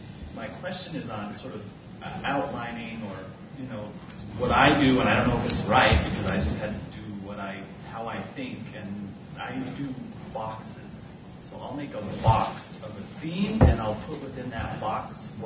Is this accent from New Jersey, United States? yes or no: no; Pittsburgh, Pennsylvania, United States